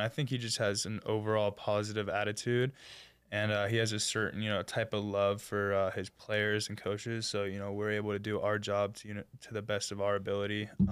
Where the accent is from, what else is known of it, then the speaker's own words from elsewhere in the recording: Gainesville, Florida, United States; my original dream school was the Florida Gators, because I grew up in Gainesville.